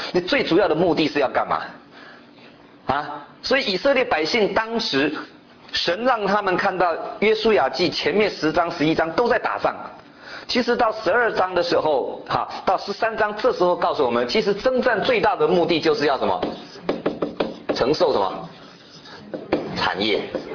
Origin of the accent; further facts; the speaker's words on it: China; 其实从我们中国人讲一句话叫什么，画饼充饥啊